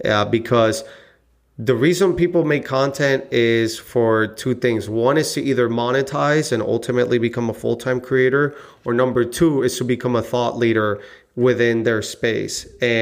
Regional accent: Puerto Rico; born or raised there

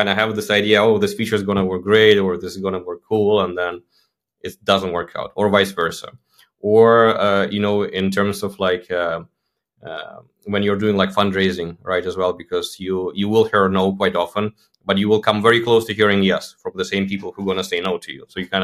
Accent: Belarus; now in Poland; I'm actually in Poland right now, but I'm from Belarus originally.

